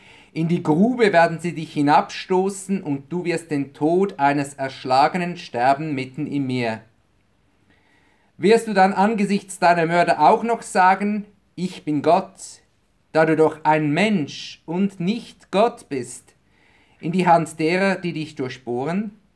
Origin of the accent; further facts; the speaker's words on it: Zurich, Switzerland; nämlich in meine Heimatstadt Zürich in der Schweiz.